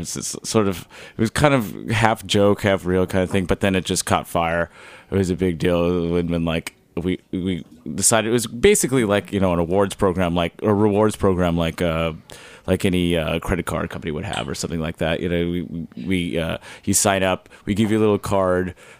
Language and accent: English; Oakland, California, United States; I'm from Oakland